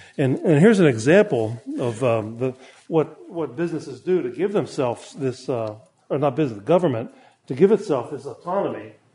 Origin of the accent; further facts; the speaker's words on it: Pennsylvania, United States; Well, I grew up in Pennsylvania